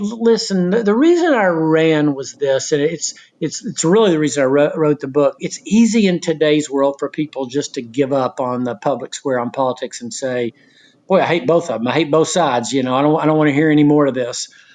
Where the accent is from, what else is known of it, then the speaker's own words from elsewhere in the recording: Knoxville, Tennessee, United States; I'm from Knoxville, Tennessee.